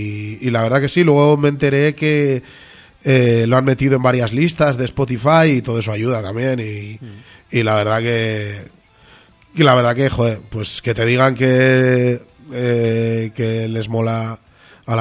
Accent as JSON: {"language": "Spanish", "town": "Bilbao", "region": "Basque Country", "country": "Spain", "tie": "born or raised there", "lives_now": "Portugalete, Spain", "said": "yo ahora mismo vivo en Portugalete, pero yo nací en Bilbao, y yo soy de Bilbao, hasta la muerte"}